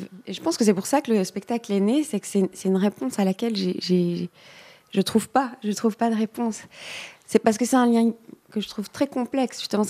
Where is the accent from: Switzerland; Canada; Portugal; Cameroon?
Switzerland; Jura; ce que je suis en tant que jurassienne.